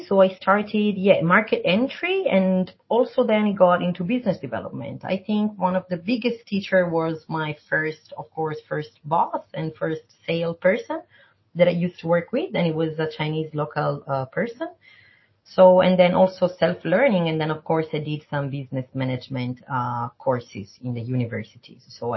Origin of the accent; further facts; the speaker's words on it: Italy; moved away as an adult; now in China; I'm from Italy.